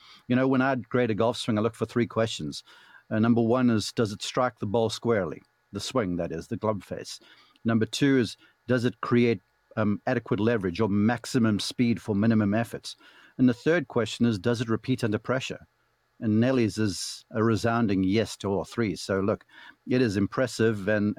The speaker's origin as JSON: {"language": "English", "country": "South Africa", "tie": "born or raised there", "said": "as a young man growing up in South Africa, I learned the game by way of books."}